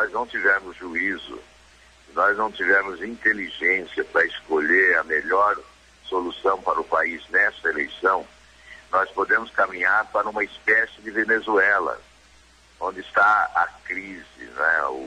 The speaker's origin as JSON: {"language": "Portuguese", "region": "Paraná", "country": "Brazil", "said": "Eu, que sou do Paraná, que fui governador"}